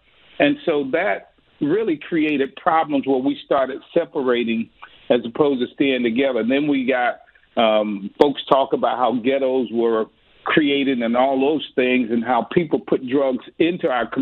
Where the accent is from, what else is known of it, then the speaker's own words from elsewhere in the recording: Toccoa, Georgia, United States; Growing up in North Georgia, in Toccoa, the one thing that you find, I grew up in a community where on one area was African-Americans and then across was a white community.